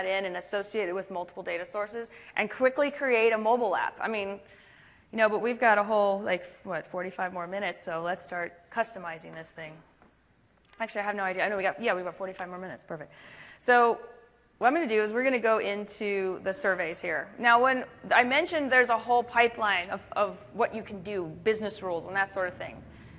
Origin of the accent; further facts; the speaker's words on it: California, United States; I'm from California.